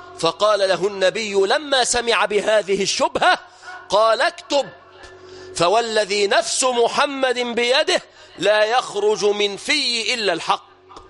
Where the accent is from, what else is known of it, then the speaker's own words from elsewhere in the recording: Egypt; بلادنا مصر